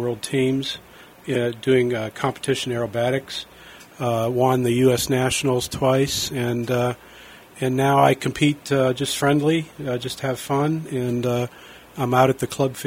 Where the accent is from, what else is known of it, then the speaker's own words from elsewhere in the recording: Erie, Pennsylvania, United States; born there; moved away; Well, I was born in Erie, Pennsylvania so many years ago, and I moved to this area in 1996.